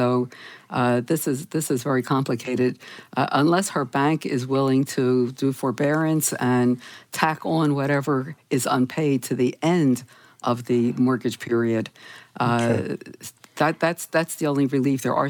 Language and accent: English; Philadelphia, Pennsylvania, United States; My hometown is Philadelphia, and so I keep on top of what happens there